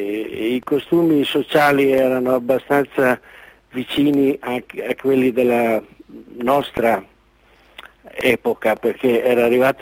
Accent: Senigallia, Marche, Italy; born there; Io poi sono nato a Senigallia

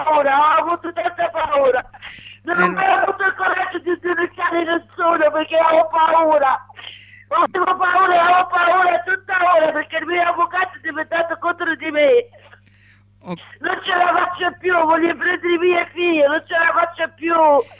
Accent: Tunis, Tunis Governorate, Tunisia; Italian is a second language; moved away as an adult; now in Italy

